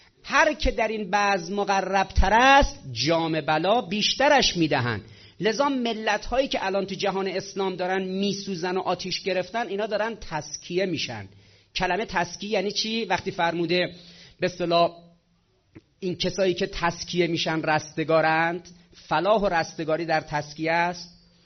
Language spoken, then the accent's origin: Persian; Iran; نه اینکه چون ما ایرانی هستیم و تو ایرانی اتفاق افتاده